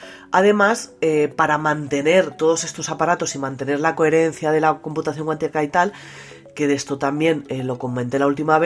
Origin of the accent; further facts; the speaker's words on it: Spain; ha instalado el primer ordenador cuántico de acceso público en mi país, en España